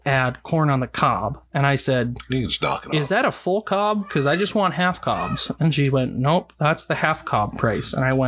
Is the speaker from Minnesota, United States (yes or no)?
yes; Minnesota, United States; Yeah, so the Polish tradition that I know, because I'm from Minnesota